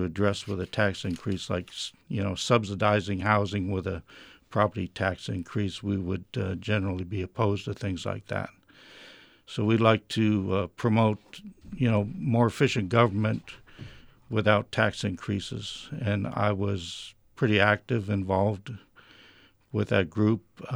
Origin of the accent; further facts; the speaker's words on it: Roseland, California, United States; I grew up in the Roseland area outside the city limits in the unincorporated area. I went to school locally.